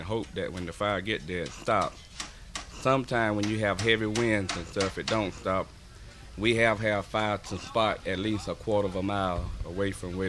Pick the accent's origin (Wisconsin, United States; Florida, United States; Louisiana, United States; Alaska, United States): Florida, United States; White Springs; Right here in White Springs. I used to ride by the fire tower on the way to school